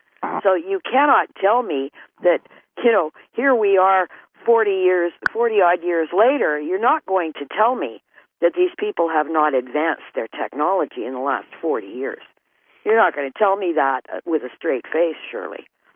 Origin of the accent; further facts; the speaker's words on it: Winnipeg, Manitoba, Canada; I have had the same impression of them every time I've been back to my hometown, which is Winnipeg